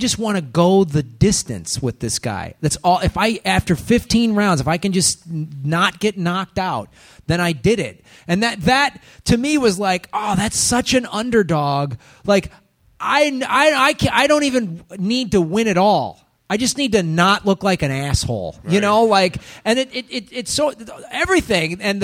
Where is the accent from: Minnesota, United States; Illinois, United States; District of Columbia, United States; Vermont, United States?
Illinois, United States; Chicago; growing up in Chicago, I loved movies that showed the gritty part of Chicago.